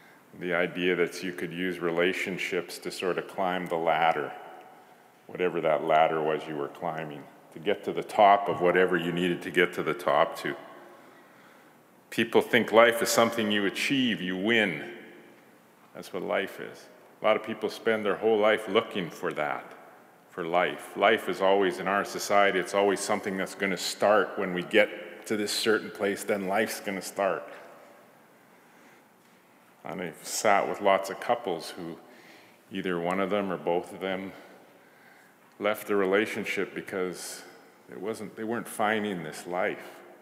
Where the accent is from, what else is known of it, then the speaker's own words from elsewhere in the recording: Charlotte, North Carolina, United States; I was going to say I come from this certain place, but actually I come from Charlotte.